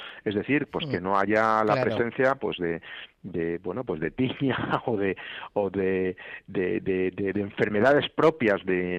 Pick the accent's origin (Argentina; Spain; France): Spain; Community of Madrid; pues somos muchos madrileños